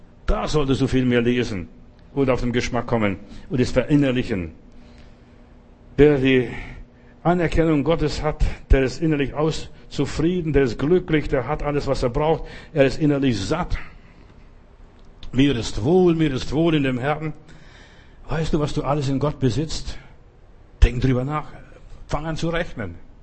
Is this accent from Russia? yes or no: yes; Russia; Wir haben mal einen Bettler bei uns gehabt, in Russland, in der Sowjetunion, wo ich herkomme, da gab es immer Bettler.